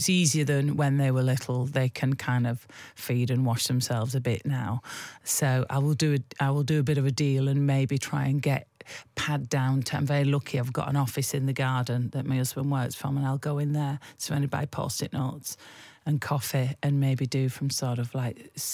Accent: Bolton, North West England, United Kingdom; now in London, United Kingdom; So I'm from Bolton. If you were to cut me open like a stick of rock, the north would be written through my very centre. But I've lived in London for longer than I ever lived up north. I've been down here for sort of 28 years now.

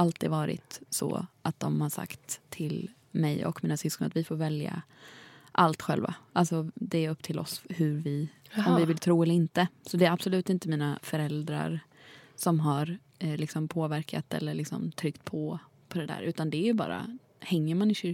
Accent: Jönköping, Jönköping County, Sweden; jag är från Jönköping.

